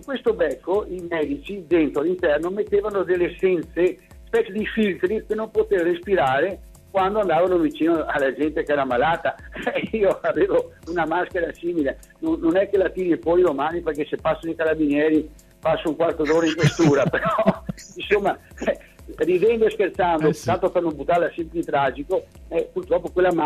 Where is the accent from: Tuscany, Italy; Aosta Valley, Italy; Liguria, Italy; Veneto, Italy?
Veneto, Italy; Venice; perché tu sai che a Venezia, sono veneziano